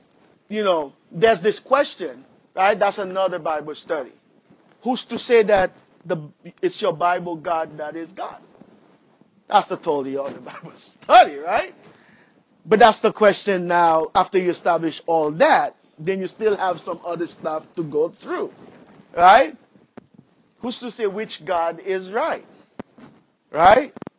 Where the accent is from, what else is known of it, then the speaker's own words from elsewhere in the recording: Haiti; as I was growing up in Haiti, men used to beat their wives.